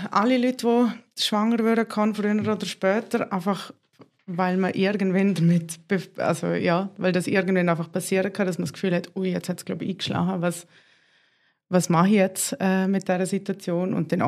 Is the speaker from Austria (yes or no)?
no; Liechtenstein; ich komme aus dem Liechtenstein, wo ein Land mitten in Europa ist